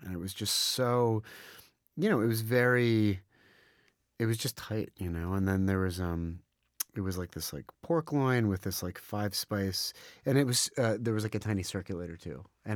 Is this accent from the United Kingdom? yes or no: no; Pittsburgh, Pennsylvania, United States; also born or lived in Israel; she and I grew up together in Squirrel Hill, Pittsburgh. I was born in Israel but grew up in Pittsburgh.